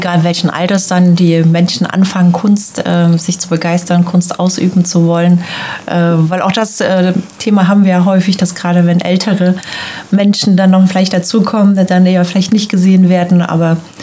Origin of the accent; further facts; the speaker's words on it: Mecklenburg-Vorpommern, Germany; Also ich komme ja auch aus dem Landkreis Ludwigslust-Parchim